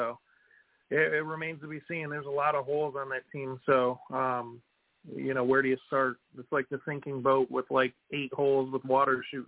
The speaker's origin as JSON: {"language": "English", "town": "Pontiac", "region": "Michigan", "country": "United States", "tie": "born or raised there", "said": "Hey, I'm a Lions fan from Lions Land, as they say. Born and raised in Pontiac, Michigan."}